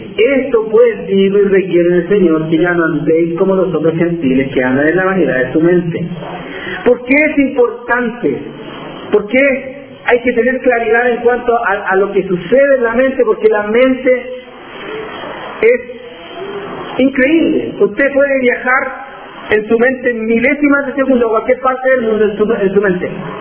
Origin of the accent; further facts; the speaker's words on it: Chile; Yo soy un gentil, soy chileno